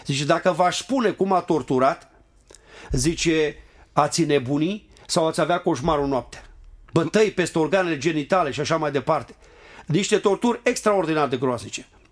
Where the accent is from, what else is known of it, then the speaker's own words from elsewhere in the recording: Ploiești, Prahova, Romania; că noi suntem din Ploiești